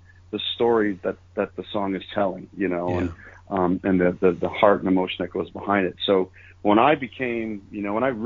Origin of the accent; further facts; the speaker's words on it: North Bay, Ontario, Canada; born there; basically between where I was born in North Bay and halfway to where … from, ironically, up in Timmins.